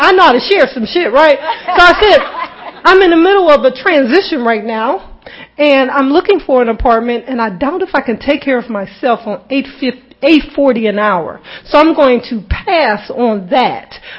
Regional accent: the North, United States; the white people down in Atlanta, it's a little bit different than the ones that I grew up with in the North.

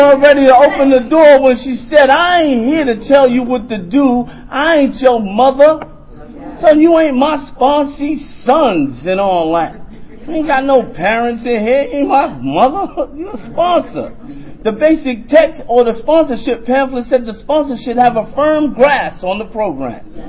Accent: South Jamaica, New York, United States; I'm from the hood. I'm from South motherfucking Jamaica, right?

